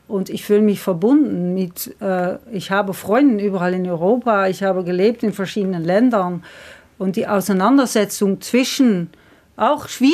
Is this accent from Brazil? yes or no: no; Netherlands; wir sind als Niederländer Menschen so wie alle anderen